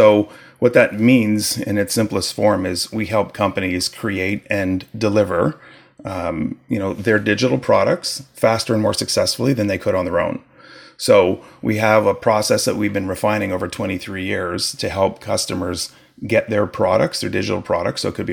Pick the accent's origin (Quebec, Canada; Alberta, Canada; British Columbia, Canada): Quebec, Canada; now in Ontario, Canada; I currently live in Ontario, Canada, but I grew up in Quebec in the 70s, right around the time when English was outlawed, which was kind of tough on a family of English speakers.